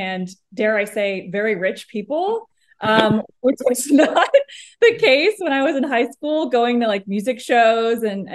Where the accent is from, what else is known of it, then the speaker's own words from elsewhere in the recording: Austin, Texas, United States; also born or lived in Los Angeles; So I grew up in Austin, but no one I know from the past is really still around.